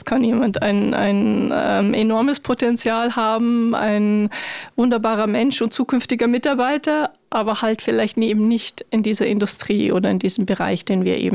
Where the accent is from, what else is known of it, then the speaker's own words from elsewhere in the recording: Germany; ein Schweizer oder auch ich als Deutsche ganz normal aufgewachsen bin, den normalen Schulweg gegangen bin, zur Fachhochschule und dann den ersten Job